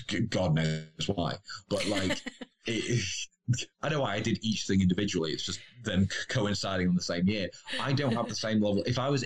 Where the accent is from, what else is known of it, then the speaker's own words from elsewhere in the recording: Stockport, North West England, United Kingdom; And then I went back to where I grew up in Stockport, and I realized how entirely different it felt going back.